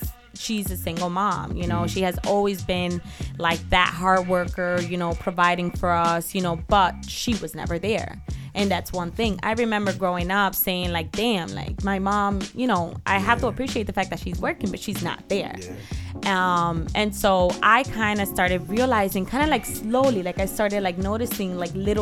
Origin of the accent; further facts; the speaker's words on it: Dominican Republic; Like, you know, I'm from the Dominican Republic.